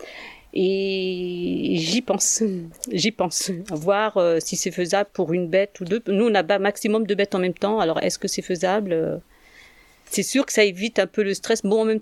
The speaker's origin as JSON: {"language": "French", "region": "Normandy", "country": "France", "tie": "born or raised there", "said": "j'ai été élevée dans le Vexin normand, dans un petite maison à l'écart de tout"}